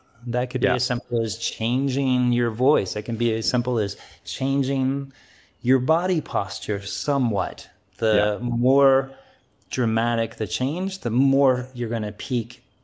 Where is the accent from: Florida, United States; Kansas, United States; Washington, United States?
Kansas, United States; That's my, I grew up in Kansas. We say all y'all, and I know that your partner is also from Texas.